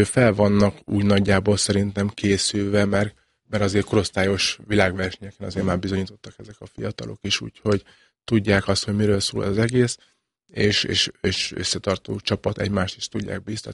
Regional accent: Hungary; de nem csak azért, mert magyar vagyok

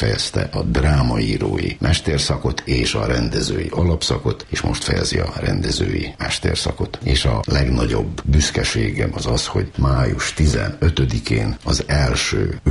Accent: Székely Land, Romania; Hát ilyenkor, hogy a székely véreim mondják, ilyenkor megnől az embernek szíve.

